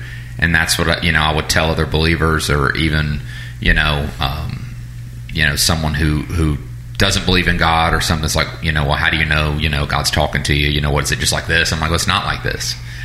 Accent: Atlanta, Georgia, United States; also born or lived in Savannah; You know, I remember when the Lord told us to move from Savannah back to my hometown in Atlanta when we were at Care and Orr, Messianic Congregation in Savannah.

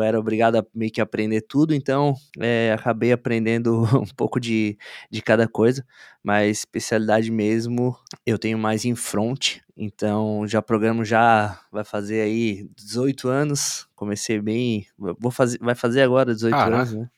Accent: Garopaba, Santa Catarina, Brazil; now in Balneário Camboriú, Brazil; tenho 29 anos e sou aqui do sul do Brasil. Hoje eu tô morando atualmente em Balneário Camboriú, mas eu sou de uma cidadezinha bem pequenininha, chamada Garopaba.

